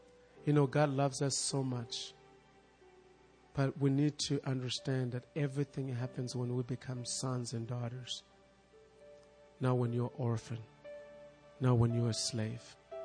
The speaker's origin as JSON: {"language": "English", "country": "Mozambique", "said": "You know where I am from. I'm from Mozambique."}